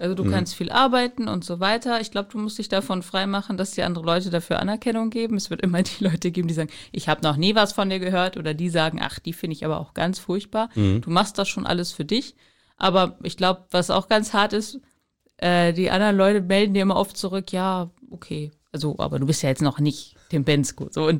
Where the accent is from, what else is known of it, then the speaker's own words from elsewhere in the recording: Fürstenberg, Germany; Ich komme hier ja auch aus Fürstenberg. Das ist ja vielleicht auch noch ganz interessant. Ich wohne in dieser Nurdach-Haussiedlung, neben dem Wald, genau.